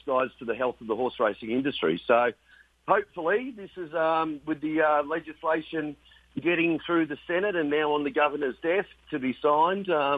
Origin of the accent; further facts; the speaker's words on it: Australia; accent: Australian; I'm sure everybody who's listening can tell, where I've got a pretty good Australian accent, and we're an Australian-based company